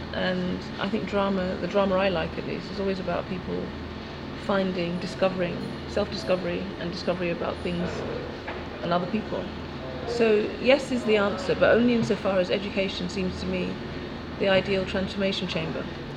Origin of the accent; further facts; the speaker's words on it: London, United Kingdom; I'm from West London, Ladbroke Grove. I grew up in Notting Hill and I now live in East London.